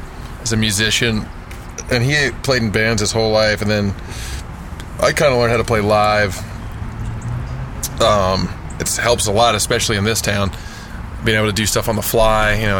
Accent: Virginia, United States; we're from Virginia, it's like Southern

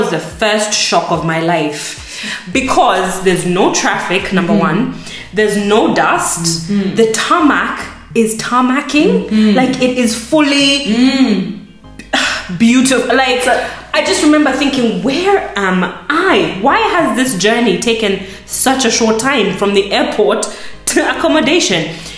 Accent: Kenya; I already had grown up in Kenya. I've done my entire primary school, high school in Kenya.

